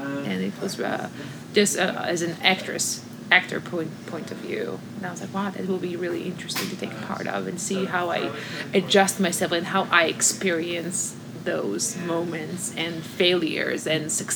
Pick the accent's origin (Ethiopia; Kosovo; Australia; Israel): Israel; Growing up in Israel, too, it's really complicated